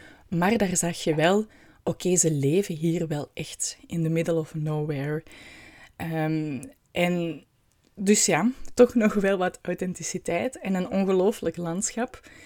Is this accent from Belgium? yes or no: yes; Belgium; de ervaring die wij als Belgen ook wel willen.